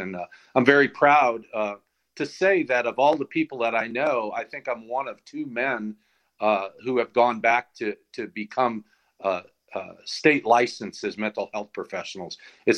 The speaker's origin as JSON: {"language": "English", "town": "St. Louis", "region": "Missouri", "country": "United States", "tie": "born or raised there", "said": "Well, I grew up in St. Louis and ended up had a childhood there"}